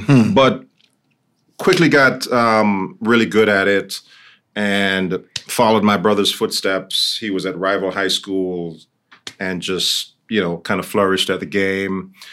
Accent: Kingston, Jamaica; growing up in Kingston, and not a lot of opportunities, third world country.

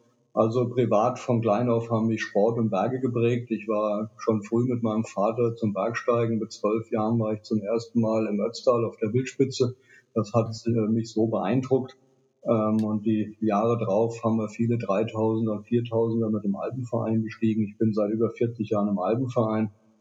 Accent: Stuttgart, Baden-Württemberg, Germany; ich komme aus Stuttgart

